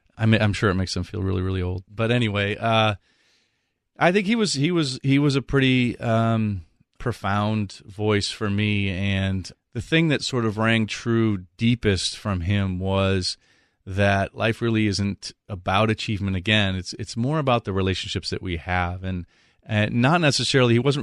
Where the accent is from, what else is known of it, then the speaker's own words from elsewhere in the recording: Chicago, Illinois, United States; Even though I grew up in the Chicago area, the Big Red Machine was really what people followed.